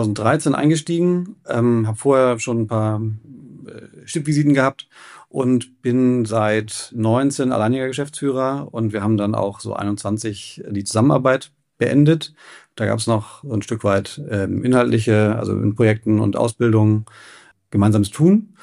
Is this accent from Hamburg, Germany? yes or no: yes; Hamburg, Germany; Ich bin auch Hamburger, bin hier aufgewachsen, hier zur Schule gegangen